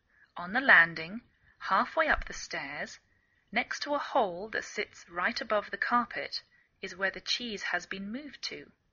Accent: England, United Kingdom; now in United States

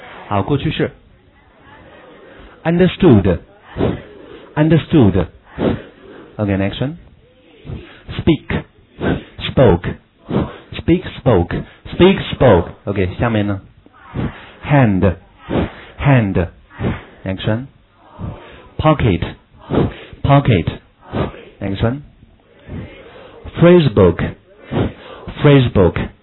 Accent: China; 好，我们中国人说话比较含蓄，一定要包括夸张一点

